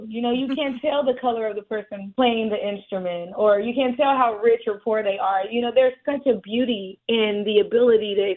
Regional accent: Kansas City, Missouri, United States; moved away as an adult; now in Illinois, United States; I was raised in Kansas City and then moved to Illinois, where I was able to start teaching.

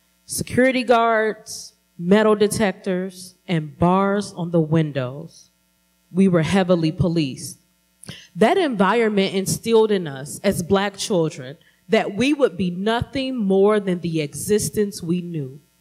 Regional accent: Chicago, Illinois, United States; I grew up on the South Side, what we affectionately called the low end, where poverty, drugs, teen pregnancy, and alcoholism were the norm.

